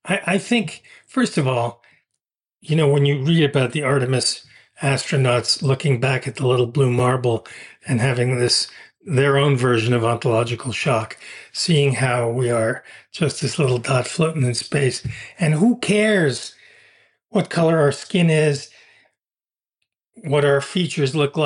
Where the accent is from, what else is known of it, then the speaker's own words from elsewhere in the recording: United States; You know, I live in Arizona. So, you know, of course, I'm American